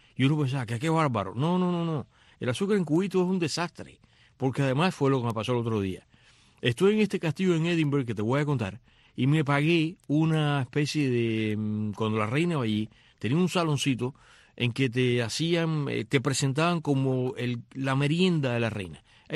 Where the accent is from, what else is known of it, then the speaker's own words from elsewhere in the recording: Cuba; siendo cubanos